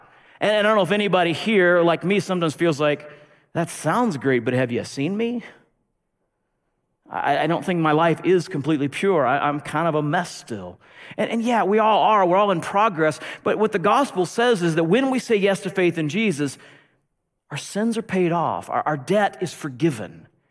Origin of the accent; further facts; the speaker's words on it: United States; I love being an American, but I recognize that's a weakness in our culture.